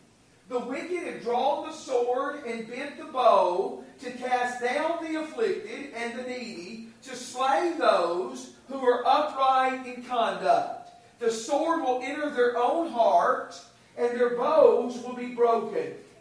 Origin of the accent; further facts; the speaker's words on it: Dickson, Tennessee, United States; I can remember when I was growing up in Dixon, Tennessee